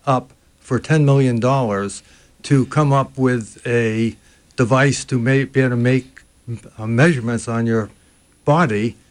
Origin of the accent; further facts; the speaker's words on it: New Bedford, Massachusetts, United States; I grew up in New Bedford. It had been a very rich city during the 1800s because of whaling, and so it still has a whaling museum there.